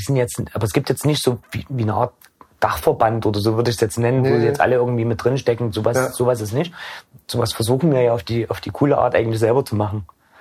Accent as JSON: {"language": "German", "town": "Chemnitz", "region": "Saxony", "country": "Germany", "tie": "born or raised there", "also_born_or_lived": "Radebeul", "said": "Nein, nicht gebürtiger. Ich bin gebürtiger Radebeuler, bin aber mit 5 Jahren in Chemnitz eingebürgert worden."}